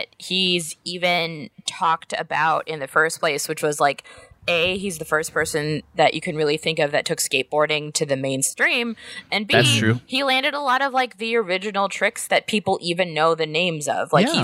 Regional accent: California, United States; It was so big for me because I grew up in Orange County where skate culture was king, but I was like the only kid that couldn't skate.

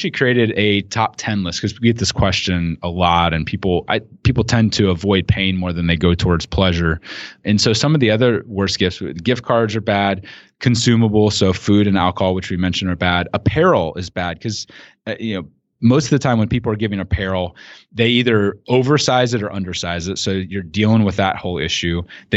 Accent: Midwest, United States; based upon where I grew up in the Midwest here

